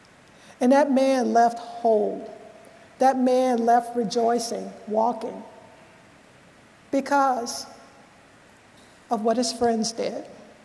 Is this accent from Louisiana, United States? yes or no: yes; New Orleans, Louisiana, United States; also born or lived in California; now in Mississippi, United States; I told you that I moved from New Orleans to California, then to Mississippi. You know, growing up in New Orleans, you know, there's a certain way that we talk.